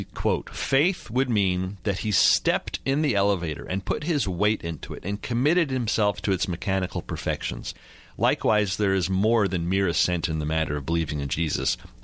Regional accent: Montreal, Quebec, Canada; As a kid growing up in Montreal, I was reading these books, and these guys were my theological heroes.

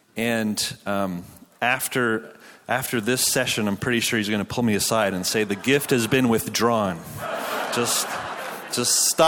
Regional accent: Canada; accent: Canadian; now in United States; My accent is, can you still tell I have a Canadian accent sometimes?

